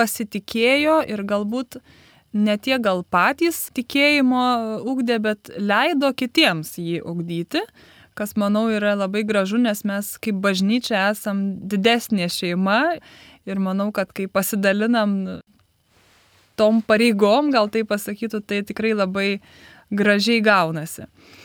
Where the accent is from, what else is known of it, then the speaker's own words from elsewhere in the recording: Kaunas, Kaunas County, Lithuania; Esu kaunietė, gimus augus Kaune, Dainavos rajone.